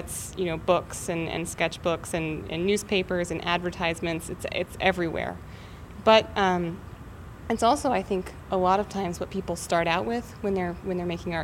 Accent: Tahlequah, Oklahoma, United States; and other sort of things like that in my hometown, Tahlequah, Oklahoma.

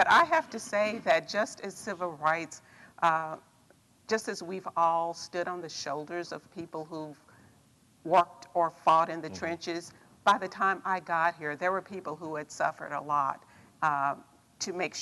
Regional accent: Arkansas, United States; And, you know, I'm from South Arkansas, Southeast Arkansas. You speak and smile and all of that.

